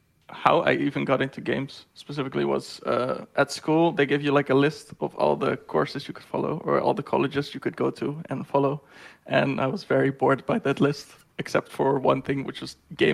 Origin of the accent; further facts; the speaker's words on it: Netherlands; English is a second language; now in Berlin, Germany; I come from the Netherlands. I work at Ubisoft here in Berlin.